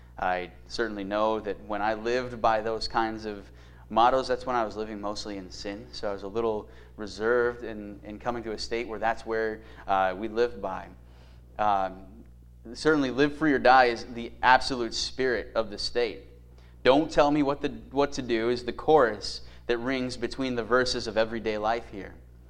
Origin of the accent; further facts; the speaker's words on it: Colorado, United States; So I'm originally from Colorado.